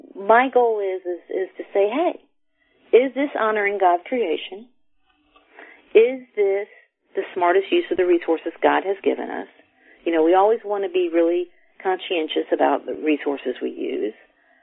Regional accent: Alabama, United States; I'm from Alabama, so I can't do math

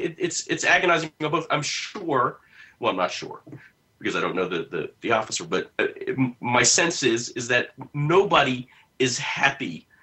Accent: Maryland, United States; I remember growing up in Montgomery County, Maryland

